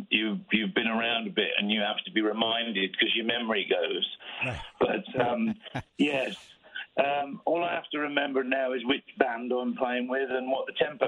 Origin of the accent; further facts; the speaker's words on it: England, United Kingdom; because I'm English.